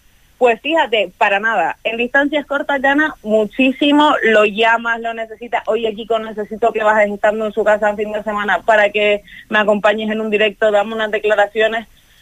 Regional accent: Canary Islands, Spain; accent: Canarian; somos dos canarios en la redacción, Y fue algo que genial. Me encantó, porque al final yo nunca he perdido el acento

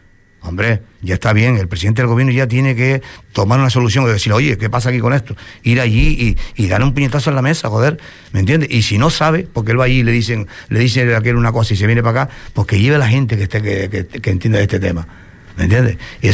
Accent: Canary Islands, Spain; Allí en Madrid ya olvídate, pero coño, somos canarios, joder

